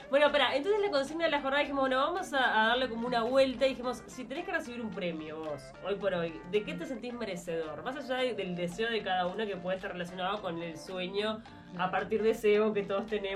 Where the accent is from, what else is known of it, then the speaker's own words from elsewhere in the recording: Uruguay; En todas partes del mundo, soy uruguayo